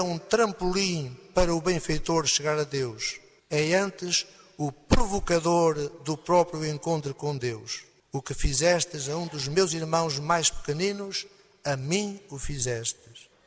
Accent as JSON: {"language": "Portuguese", "town": "Alcobaça", "region": "Leiria", "country": "Portugal", "tie": "born or raised there", "said": "Diocese Mãe de Lisboa, onde nasci e cresci, especialmente a paróquia de origem de Évora de Alcobaça, paróquia de Alcobaça onde fiz estágio pastoral"}